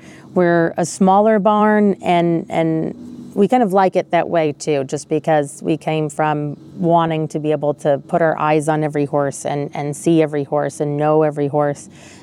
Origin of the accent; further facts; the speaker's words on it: Chicago, Illinois, United States; now in Tennessee, United States; I may live in Tennessee now, but I'm from Chicago, and Italian, it's coffee all the way.